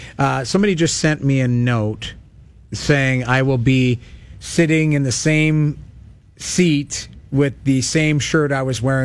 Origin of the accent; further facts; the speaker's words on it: Edmonton, Alberta, Canada; You know, I grew up in Edmonton.